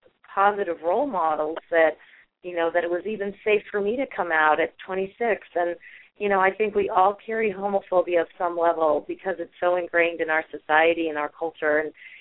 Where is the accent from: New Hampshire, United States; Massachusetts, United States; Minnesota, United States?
New Hampshire, United States; I was raised Catholic in New Hampshire. I didn't know anyone gay. I never saw anyone gay.